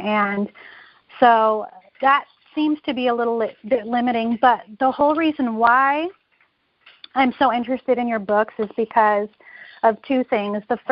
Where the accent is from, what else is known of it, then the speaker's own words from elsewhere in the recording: Downey, California, United States; I'm from Downey, California, and I've met you before at Aliso Viejo Creek.